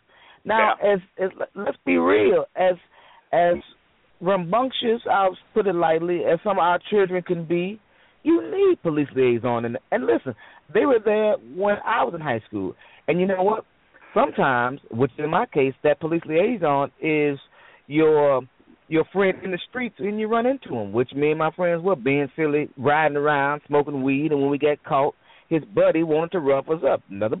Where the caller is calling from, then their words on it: Minneapolis, Minnesota, United States; calling from Minneapolis.